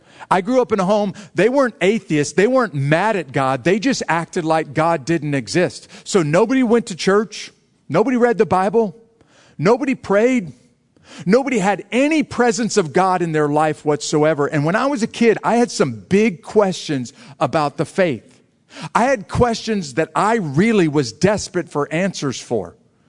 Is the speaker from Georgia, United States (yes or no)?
yes; Fort Benning, Georgia, United States; it happens in my hometown in Fort Benning, Georgia.